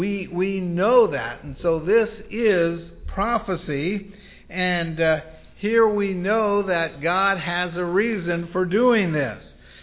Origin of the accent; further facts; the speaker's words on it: California, United States; moved away as an adult; and I was raised in California. I didn't leave the state until I was 27. I don't really want to go back.